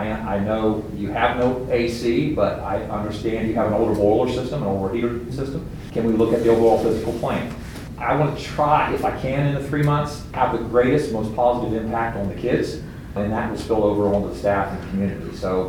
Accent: West Virginia, United States; I'm from West Virginia originally, but when I came down off the mountain last week before last, I truly fell in love with the place.

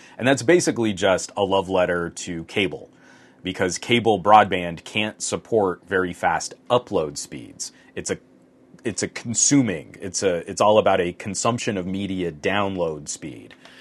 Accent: United States; I'm from the United States. It's not a reflection on my opinion on Ukraine's sovereignty. It's just a bad, lazy habit of a North American.

